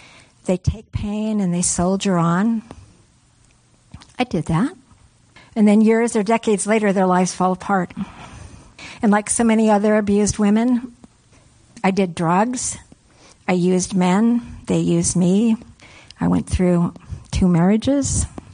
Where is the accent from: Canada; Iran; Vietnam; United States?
United States; Clam Gulch, Alaska; I grew up on the Kenai Peninsula. My family homesteaded in Clam Gulch, and we were commercial fishermen on the beach between Clam Gulch and Inilchik.